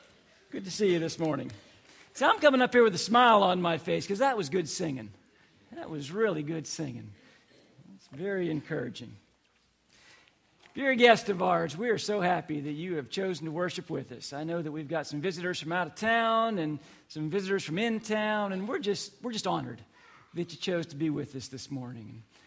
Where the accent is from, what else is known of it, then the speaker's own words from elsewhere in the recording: the North, United States; Now, you'll remember that I'm actually from the North.